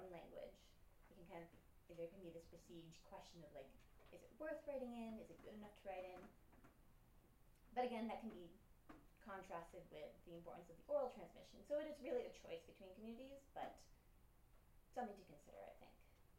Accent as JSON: {"language": "English", "region": "London", "country": "United Kingdom", "said": "Because I was from London, this had to be a lot of armchair research, unfortunately."}